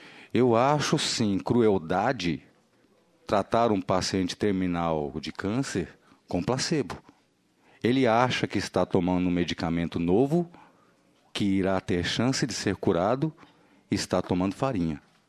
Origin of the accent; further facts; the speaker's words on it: Brazil; Nós somos brasileiros, pesquisadores brasileiros, publicamos fora do Brasil, temos orgulho de sermos brasileiros